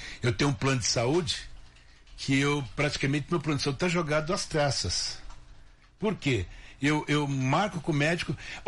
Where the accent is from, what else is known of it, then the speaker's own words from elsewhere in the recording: São Paulo, Brazil; E lá em São Paulo, eu sou paulistano, nasci na capital